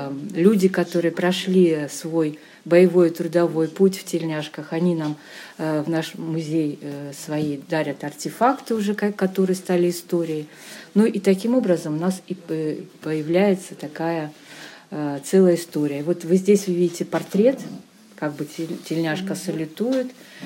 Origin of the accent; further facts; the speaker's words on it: Leningrad Oblast, Russia; born there; я вообще родилась в Ленинградской области. И, конечно, очень нежно и трепетно относилась. Рядышком город Сихвин, знаете, такой легендарный. Город купеческий, город, где много мастеров.